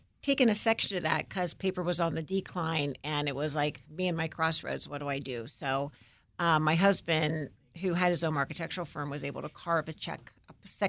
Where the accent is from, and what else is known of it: Ohio, United States; born or raised there